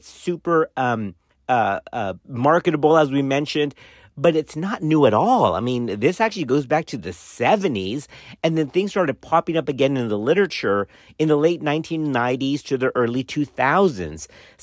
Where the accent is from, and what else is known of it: Dallas, Texas, United States; now in College Station, United States